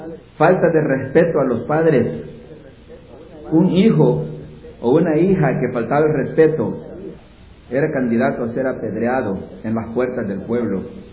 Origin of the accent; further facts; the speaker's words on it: El Salvador; Pero allá en mi pueblo, yo soy salvadoreño, y allá en el campo